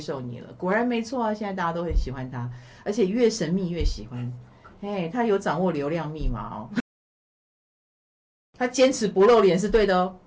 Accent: Taiwan; born there; 我也觉得我是为了台湾而生的，就是所以我生在台湾嘛

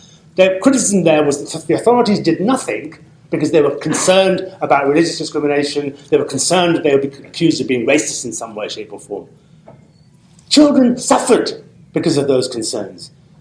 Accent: Birmingham, West Midlands, United Kingdom; I was born in Birmingham, ladies and gentlemen, 17,000 letters and emails calling for me to be sacked and deported. Now, I come from Birmingham, I don't want to go back there.

